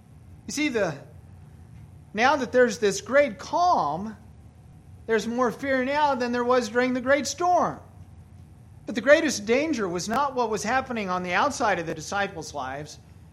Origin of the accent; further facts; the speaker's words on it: Kansas, United States; well, I'm a flatlander from Kansas, and I'm not used to a storm like this.